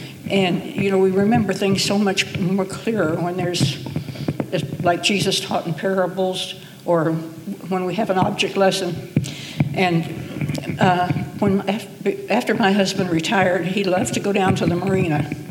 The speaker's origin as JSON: {"language": "English", "region": "California", "country": "United States", "tie": "born or raised there", "also_born_or_lived": "Texas", "said": "No, when I was born in Texas, but when I was two, my family moved to Northern California so that my dad could work."}